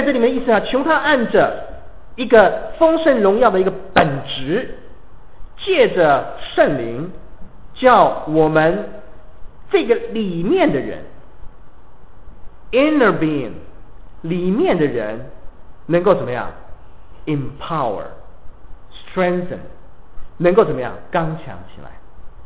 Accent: Taiwan; 我从台湾来，我跟国内的弟兄姊妹没有隔阂。

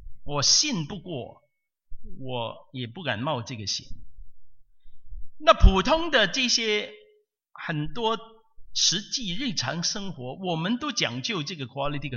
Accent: Hong Kong; 但是我从香港来的，我是香港长大，我们在香港呢，从小就是那个英国制度的那种的教育。

